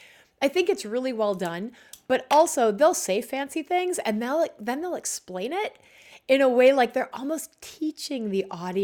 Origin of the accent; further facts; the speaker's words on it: Kaukauna, Wisconsin, United States; because I went to the University of Minnesota and I came from Kaukauna.